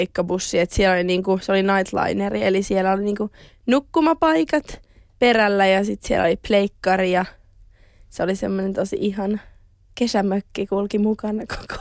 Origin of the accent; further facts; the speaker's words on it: Jyväskylä, Central Finland, Finland; musta tuntui, että mä tulin vähän Jyväskylästä silleen puskista